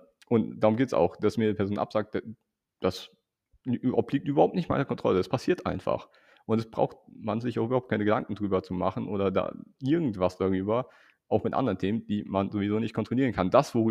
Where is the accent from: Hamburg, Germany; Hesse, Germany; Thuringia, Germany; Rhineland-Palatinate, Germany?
Hesse, Germany; Also ich komme aus Hessen, da sind Mittelgebirge.